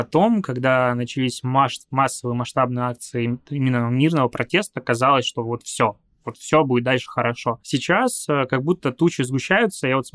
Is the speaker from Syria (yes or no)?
no; Belarus; moved away; also born or lived in Crimea; Не могу даже сказать, что я Беларусь, честно говоря, считаю своей родиной, потому что... Я вообще родился в Крыму и тут просто вырос.